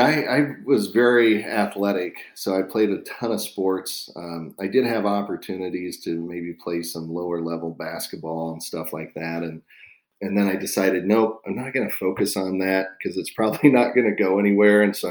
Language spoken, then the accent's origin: English; Nebraska, United States; know, I always say Nebraska is not the end of the world, but you can see it from there, at least from my hometown.